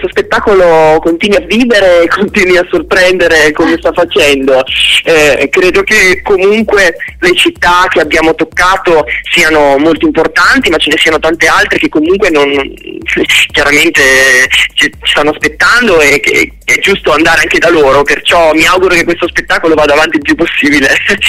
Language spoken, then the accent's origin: Italian; Verona, Veneto, Italy; born there; io sono nato a Verona e vivo a Verona